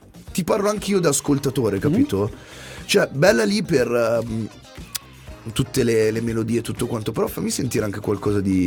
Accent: Formia, Lazio, Italy; Sono originario di Formia, che è tra Roma e Napoli. Cioè io sono di provenienza, sono laziale.

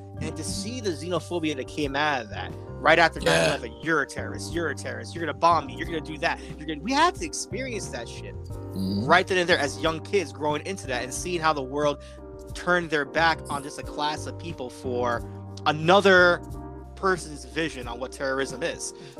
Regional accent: New York City, New York, United States; growing up in the Bronx and seeing that, you know, predominantly a mixed area

